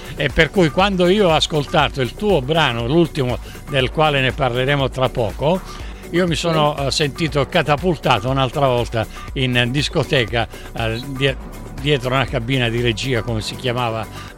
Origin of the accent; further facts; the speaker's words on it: Sicily, Italy; come tutti gli isolani, come io con la mia Sicilia